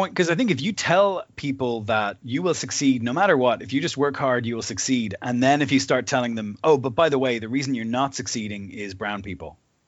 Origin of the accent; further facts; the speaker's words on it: Dublin, Leinster, Ireland; I come from Dublin, where Americans are regarded in a very ambivalent way.